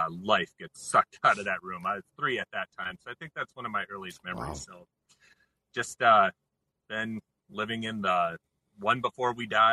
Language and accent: English; South Dakota, United States; I grew up in South Dakota.